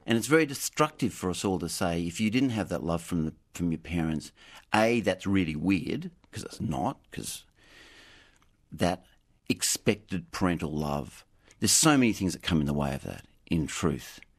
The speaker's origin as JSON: {"language": "English", "country": "Australia", "said": "how would you be an Australian man? What did being an Australian man mean? And I think for me at the time, and I think I overthought this a lot."}